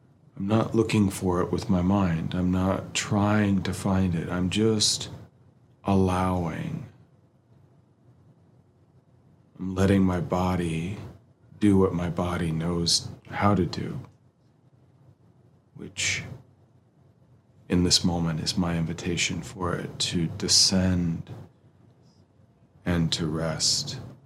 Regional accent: Texas, United States; I grew up in Texas, so it feels like being in the South when it's hot.

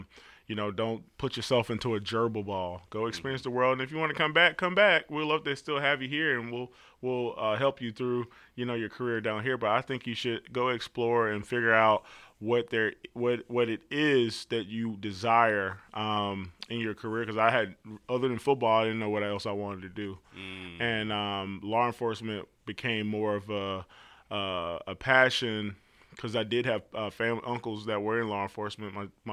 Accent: Montgomery, Alabama, United States; Also I grew up, if you're familiar with Montgomery, Alabama, I grew up in South Court Street.

